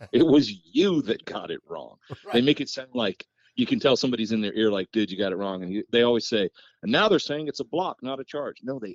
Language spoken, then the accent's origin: English; Washington, United States; I was always a Red Sox fan, but I grew up in Washington.